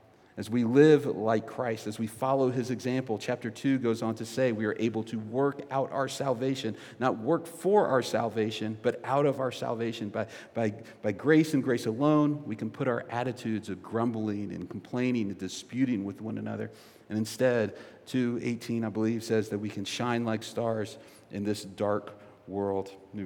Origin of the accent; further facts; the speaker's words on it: North Carolina, United States; Now, I'm from the East Coast, and I come from North Carolina, and I think that North Carolina is the most beautiful state in the nation.